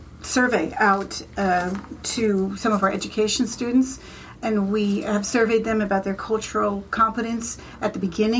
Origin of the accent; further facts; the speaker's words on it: New York, United States; accent: New York; Well, about my New York accent.